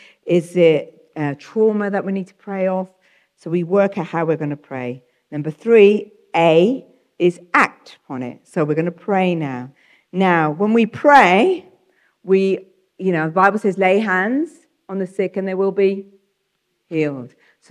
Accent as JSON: {"language": "English", "region": "England", "country": "United Kingdom", "said": "hi, I'm from the UK. I used the British card. I'm from England, you know."}